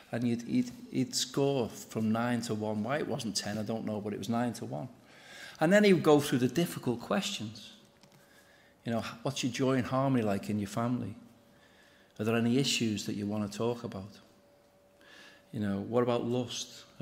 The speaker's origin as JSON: {"language": "English", "country": "United Kingdom", "said": "We're very British."}